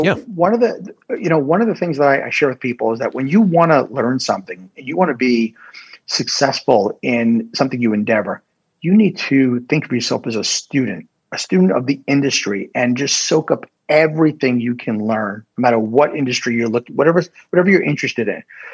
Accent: New York, United States; now in Tampa, United States; I'm this Yankee from New York living here in Tampa, and I'm having people all tell me this, and maybe they were right.

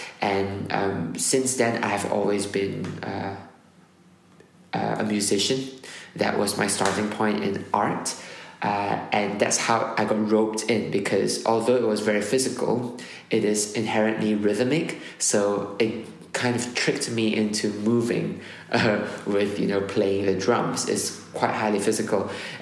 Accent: Malaysia; I grew up in Malaysia and I loved it.

